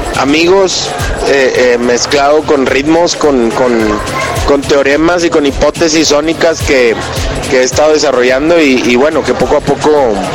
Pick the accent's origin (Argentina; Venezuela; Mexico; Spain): Mexico; Monterrey, Nuevo León; la música, en particularmente de donde yo vengo, de Monterrey, Nuevo León, la región noreste del país, del norte de México